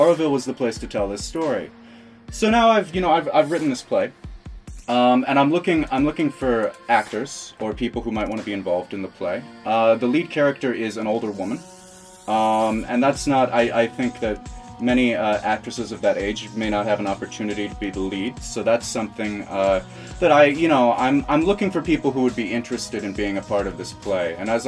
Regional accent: United States; I come from America originally. I studied linguistics in Scotland.

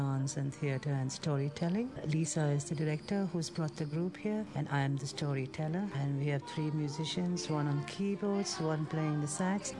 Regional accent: India; I am Indian, so I would give part of mine

